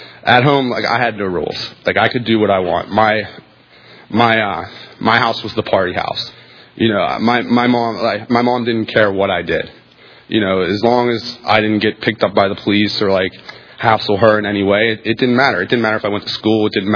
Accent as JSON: {"language": "English", "town": "Pittsburgh", "region": "Pennsylvania", "country": "United States", "tie": "born or raised there", "said": "I grew up in Pittsburgh. I was born in Pittsburgh. I'm the youngest of three children. I come from a family of drug addicts and alcoholics."}